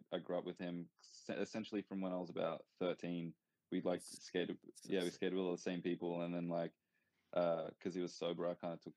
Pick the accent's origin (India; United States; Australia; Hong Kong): Australia; Sydney, New South Wales; I'm from Sydney, Australia originally